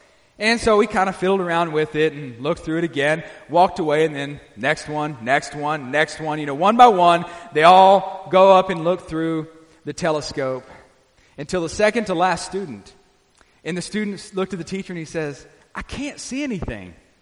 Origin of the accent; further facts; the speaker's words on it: Arkansas, United States; come from in Arkansas, church planting is another word for a church split. Which is what we did. In my hometown, there, well, one of them has died.